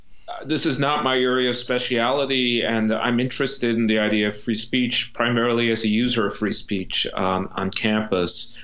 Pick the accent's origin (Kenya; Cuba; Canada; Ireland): Ireland; Munster; moved away as an adult; now in United States; County Kerry, so in the rural southwest of the country. It's a beautiful part of the country if you're ever over there.